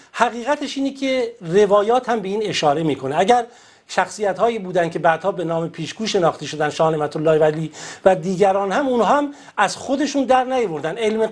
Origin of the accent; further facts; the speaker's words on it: Iran; ما هم به عنوان یه ایرانی تلاش خواهیم کرد که بهترین ها رو انتخاب بکنیم